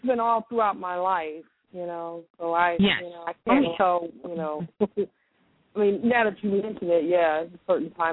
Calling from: Philadelphia, Pennsylvania, United States; I'm calling from Philadelphia. How are you?

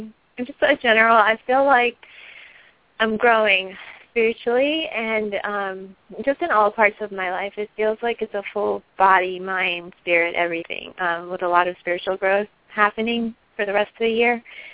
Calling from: Charleston, United States; I'm calling from Charleston

